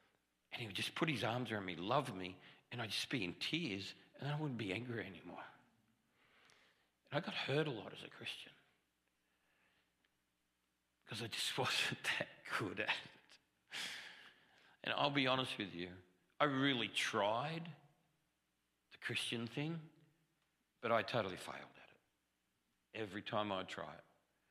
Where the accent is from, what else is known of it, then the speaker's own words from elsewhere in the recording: Australia; I'm Australian.